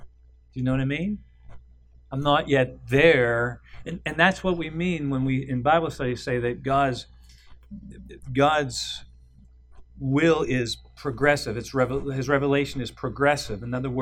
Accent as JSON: {"language": "English", "town": "South Fork", "region": "Pennsylvania", "country": "United States", "tie": "born or raised there", "said": "If you'd go back to my hometown. I grew up in a little town called South Fork in Cambria County."}